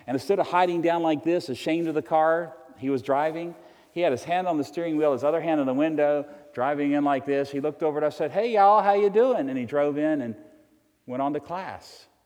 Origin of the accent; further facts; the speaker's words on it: Roanoke, Virginia, United States; I grew up in Roanoke, Virginia. I'm a hillbilly from Southwest Virginia. Proud of it.